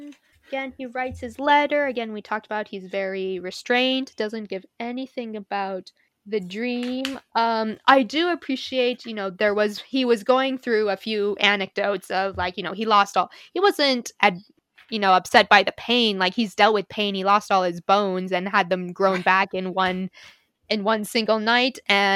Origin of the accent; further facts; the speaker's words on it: United States; I'm an American, like, I'm just totally outside that cultural context.